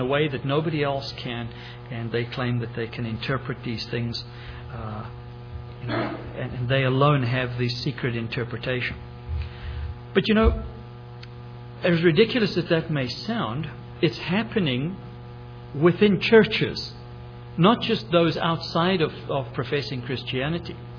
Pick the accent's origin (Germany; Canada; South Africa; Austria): South Africa; now in United States; I came from South Africa and I went to the United States.